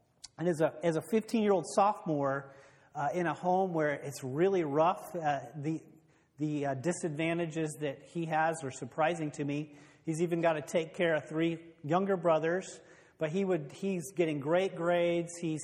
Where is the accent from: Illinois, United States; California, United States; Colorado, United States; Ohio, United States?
Illinois, United States; As a kid growing up in Central Illinois, I loved Michael Jordan.